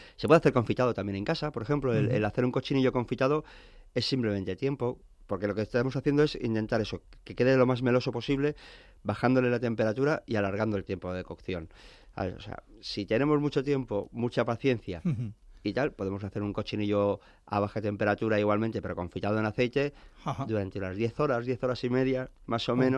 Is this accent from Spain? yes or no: yes; Madrid, Community of Madrid, Spain; yo soy madrileño.